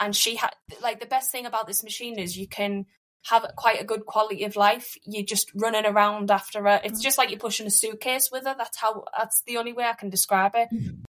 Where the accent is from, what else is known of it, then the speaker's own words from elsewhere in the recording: Middlesbrough, North East England, United Kingdom; So one of us is with Evie for 3 days and then one of us goes back home, because we're from Middlesbrough, so we're not too far away